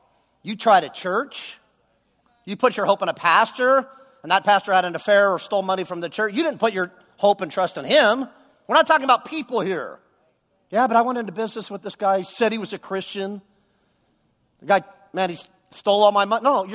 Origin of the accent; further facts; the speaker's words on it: Westlake Village, California, United States; and I grew up in Westlake Village, and so the car was for sale in the Valley.